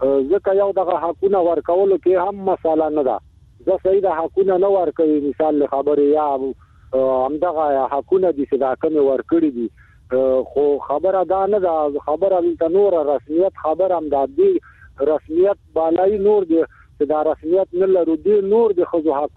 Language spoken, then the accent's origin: Pashto; Afghanistan; زه افغان مهاجر يم، کډلی زدران يم،